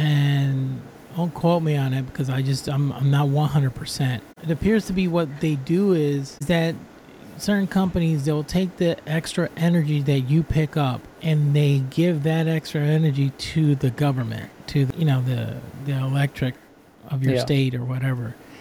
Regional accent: Puerto Rico; It's like for an example where I'm from Puerto Rico.

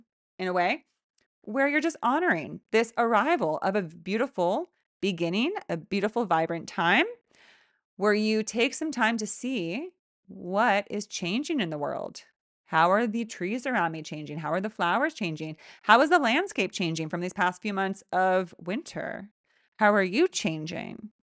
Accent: California, United States; I'm from California. You get like these big, thick trunks, but everything in northern or in upstate New York just feels like these like skinny, tall trees.

